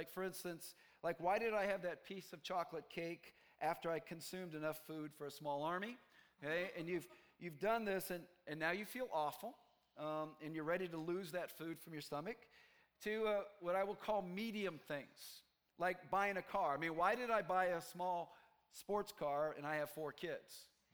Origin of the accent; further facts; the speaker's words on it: Chicago, Illinois, United States; I'm from the Chicago area, and I've pretty much seen every kind of driving possible, and people like to say nice things with their hands to you when you drive in Chicago.